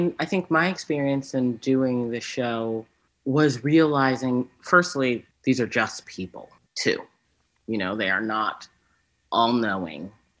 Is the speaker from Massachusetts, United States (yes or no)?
yes; Boston, Massachusetts, United States; I'm from Boston.